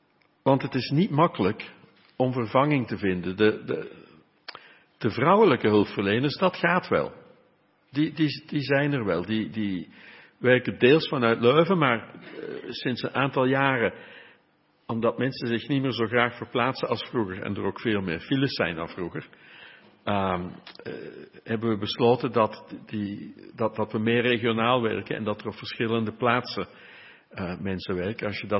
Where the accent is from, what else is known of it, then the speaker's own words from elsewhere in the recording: Limburg, Netherlands; Ik kom oorspronkelijk uit Limburg. Dat kan je nog een klein beetje horen. Niet veel, maar een klein beetje.